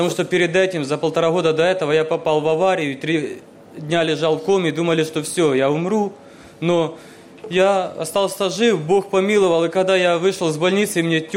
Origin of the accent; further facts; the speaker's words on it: Ukraine; мне 26 лет, родом я с Украины